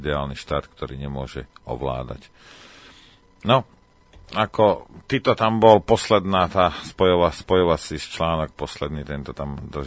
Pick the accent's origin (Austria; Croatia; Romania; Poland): Croatia; Vukovar, Vukovar-Srijem County; also born or lived in Slovakia; Narodil som sa na Slovensku, ale aj mamina je Srbka a začiaľ súdruho sme sa odsťahovali do Vukovaru.